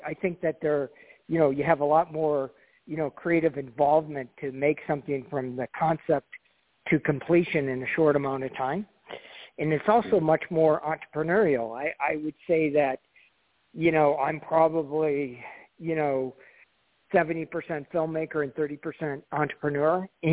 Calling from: Colorado, United States; Calling from Colorado right now, but tomorrow it would be L.A., so I'm kind of hopscotching around these days.

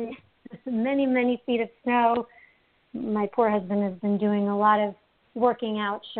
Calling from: Maplewood, New Jersey, United States; I'm calling from Maplewood, New Jersey.

